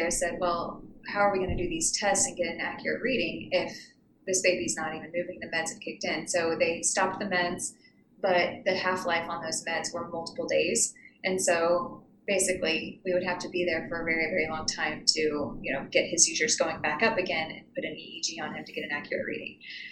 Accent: Indiana, United States; I am from Indiana, and I have been a nurse for 11 years.

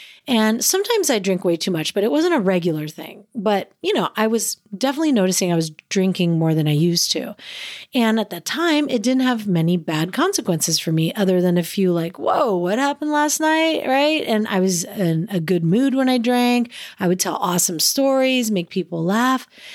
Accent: California, United States; born there; You know, I was born in California, loved wine tastings

